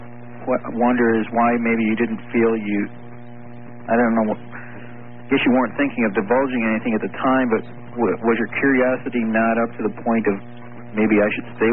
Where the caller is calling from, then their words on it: Cleveland, Ohio, United States; I'm calling from Cleveland, by the way.